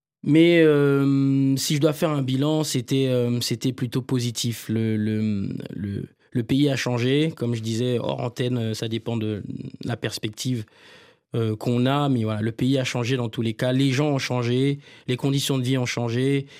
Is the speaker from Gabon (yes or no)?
yes; Libreville, Estuaire, Gabon; Exactement, c'est le quartier dans lequel j'ai grandi, dans le 3e arrondissement de Libreville.